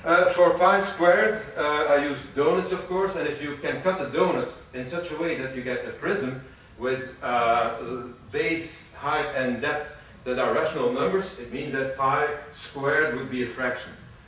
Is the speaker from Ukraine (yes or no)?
no; Belgium; since we are from Belgium, of course, we wanted to make hyperbolic paraboloid chocolate.